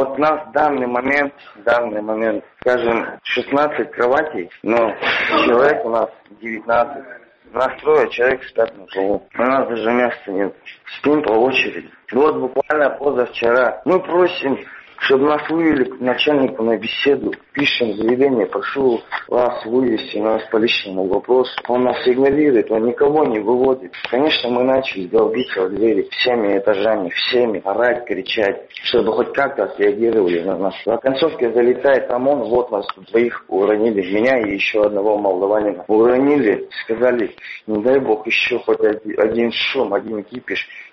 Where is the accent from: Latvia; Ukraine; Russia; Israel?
Russia; also born or lived in Armenia; Я родился только в Армении, всю жизнь прожил в России.